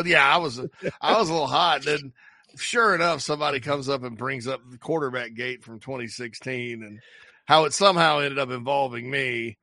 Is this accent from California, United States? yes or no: no; East Liverpool, Ohio, United States; and I thought about my dad and growing up in East Liverpool, Ohio, and I thought about Woody Hayes